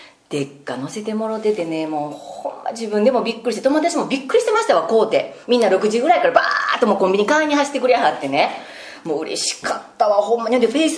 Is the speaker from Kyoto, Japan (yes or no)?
yes; Kyoto, Japan; 私もね、こう関西人なんですけど、実は京都生まれの京都育ちなんですよ。